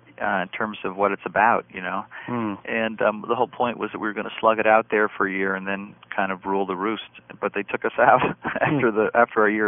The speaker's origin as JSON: {"language": "English", "region": "New York", "country": "United States", "also_born_or_lived": "Rhode Island", "said": "I'm from New York, but I lived in Rhode Island for many years."}